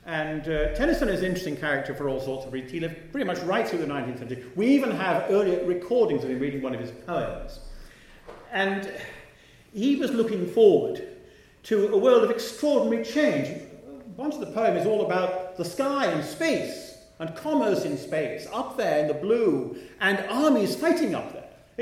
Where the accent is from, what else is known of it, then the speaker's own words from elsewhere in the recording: Edinburgh, Scotland, United Kingdom; I'm from Edinburgh in Scotland. I'm British.